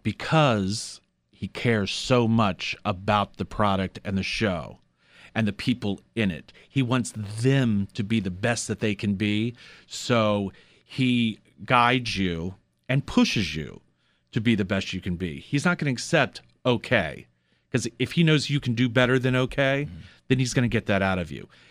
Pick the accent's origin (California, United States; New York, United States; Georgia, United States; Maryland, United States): Maryland, United States; Gaithersburg; I grew up in Montgomery County.